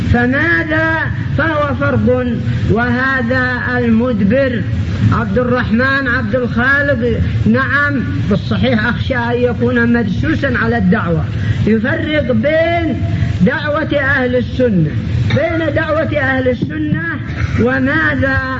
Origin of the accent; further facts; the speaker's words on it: Yemen; المجلة الشحاثة عندنا في اليمن